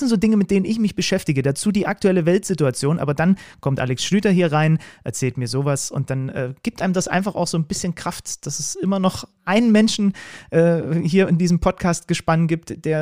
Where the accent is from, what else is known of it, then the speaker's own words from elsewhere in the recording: Zwickau, Saxony, Germany; born there; now in Leipzig, Germany; gebürtiger Zwickauer, wohnhaft in Leipzig.